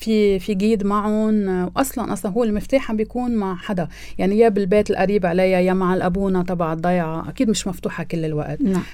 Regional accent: Lebanon; أول شيء كمسيحيين، تاني شيء كلبنانيين

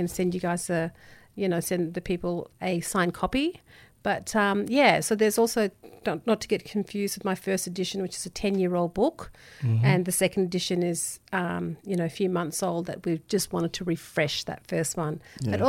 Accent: Western Australia, Australia; now in Cairns, Australia; I'm from the East Kimberley of Western Australia. I come from the Jaru and Wilingin people, but I call Cairns home.

